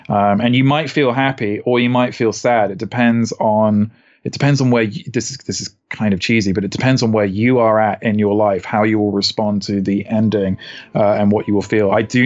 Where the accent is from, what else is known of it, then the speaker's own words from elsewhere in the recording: United Kingdom; now in United States; I'm British, and I just wanted to work in my own country. Obviously, I live out here in America